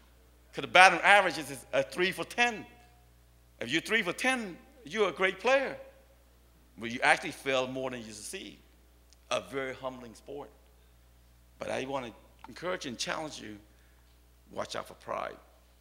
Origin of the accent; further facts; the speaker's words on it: United States; People ask me where you're from. I speak proudly, stick my chest out. Yeah, I'm from America.